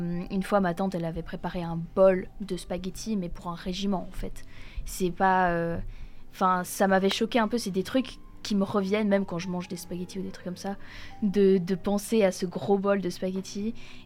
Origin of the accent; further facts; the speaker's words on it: Guadeloupe; moved away; Comme j'ai déménagé il y a 3 ans de mon pays natal, la Guadeloupe, qui est une petite archipel des Caraïbes